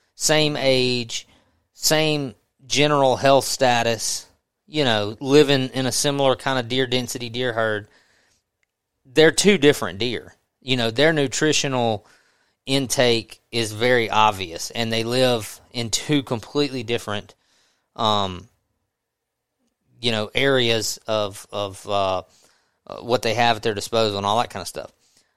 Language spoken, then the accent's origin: English; Mississippi, United States; I'm from Southwest Mississippi, so this is an easy analogy to make.